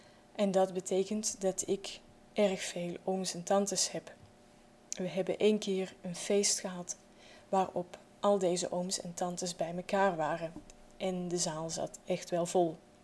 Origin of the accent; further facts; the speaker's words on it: Belgium; Ik ben opgegroeid in België en ik ben enig kind. Samen met mijn ouders heb ik in een klein dorpje gewoond. En we waren dus maar met z'n drieën in België, terwijl in Nederland de rest van de familie woonde en nog steeds woont.